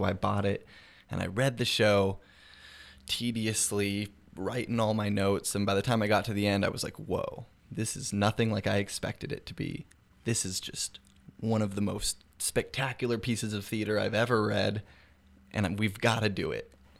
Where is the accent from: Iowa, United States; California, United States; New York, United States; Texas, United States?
California, United States; Weaverville; Well, I grew up in Weaverville over the hill